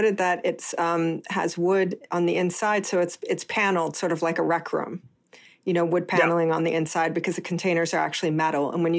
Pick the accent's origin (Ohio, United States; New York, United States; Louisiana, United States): New York, United States; Being a New Yorker, I live in Chelsea. My apartment is very small.